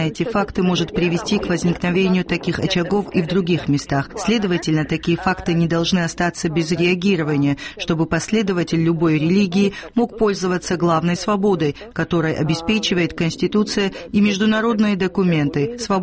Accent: Georgia; Я как рядовая грузинка

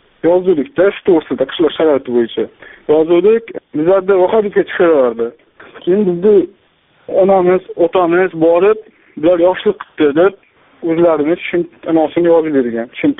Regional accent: Kashkadarya Region, Uzbekistan; Qashqadaryodanman, Ertobog' tumanidan, Anloq qishlog'idan bo'laman.

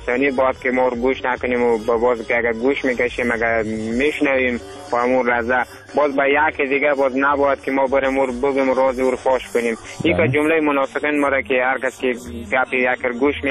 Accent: Afghanistan; همه ما شما افغان هستیم

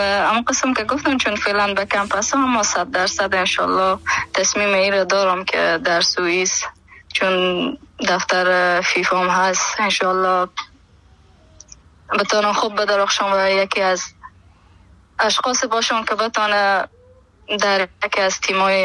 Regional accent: Herat, Afghanistan; من از هرات باستان، خانه مامونجا بود، زندگی میکردم اهل هرات هستم.

